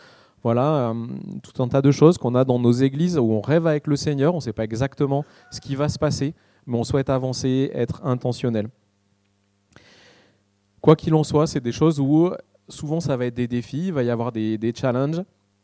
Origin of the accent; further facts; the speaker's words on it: Valence, Auvergne-Rhône-Alpes, France; also born or lived in Marseille; On a grandi tous les deux aussi à Valence.